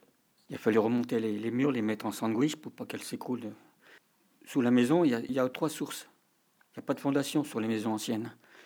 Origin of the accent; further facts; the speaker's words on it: Besançon, Bourgogne-Franche-Comté, France; born there; j'ai 67 ans. Je suis né à Besançon. Après Besançon, c'était Bistrista. Et Bistrista, Libézilé.